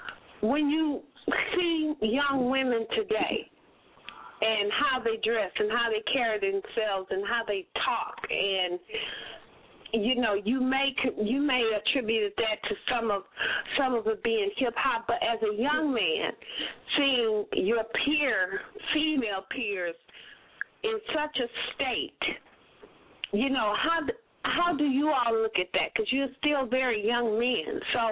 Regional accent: West Coast, United States; I'm from the West Coast, so I know.

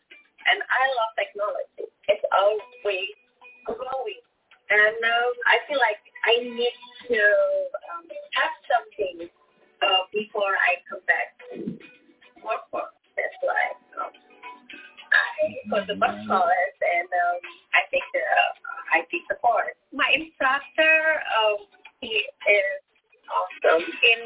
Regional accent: Indonesia; I am originally from Indonesia.

